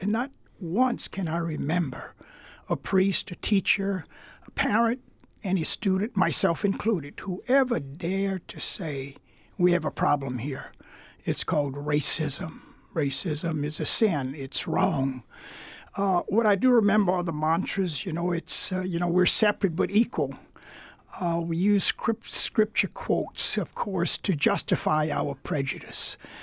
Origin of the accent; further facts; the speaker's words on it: Louisiana, United States; growing up in Louisiana, in that little town outside of New Orleans, 3,000 people